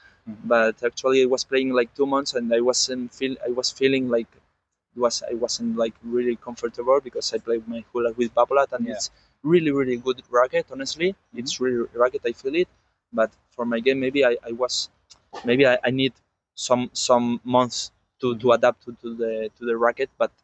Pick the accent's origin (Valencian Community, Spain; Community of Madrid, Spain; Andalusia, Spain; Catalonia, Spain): Valencian Community, Spain; Valencia; English is a second language; I'm from Valencia.